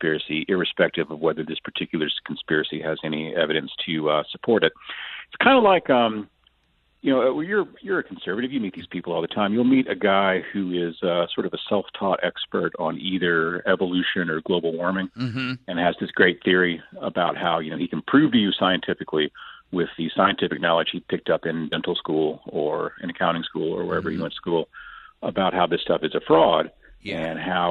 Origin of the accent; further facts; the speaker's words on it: Lubbock, Texas, United States; when I was growing up in Lubbock in the 1970s